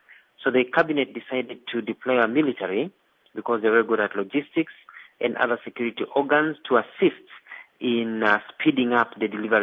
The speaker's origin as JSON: {"language": "English", "country": "Kenya", "said": "As a Kenyan government, we've said that it is actually inhuman to wait until the people arrive at your doorstep"}